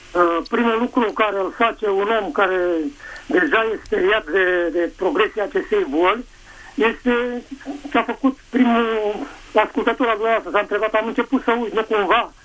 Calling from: Craiova, Dolj, Romania; Sunt din Craiova

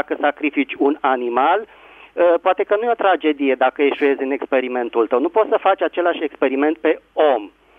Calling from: Bucharest, Romania; din București.

